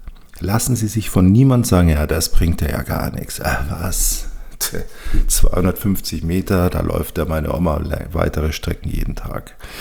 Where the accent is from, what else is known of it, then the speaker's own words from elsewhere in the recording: Bavaria, Germany; accent: Bavarian; Ja, ich bin zweisprachig aufgewachsen, ich spreche auch Bayerisch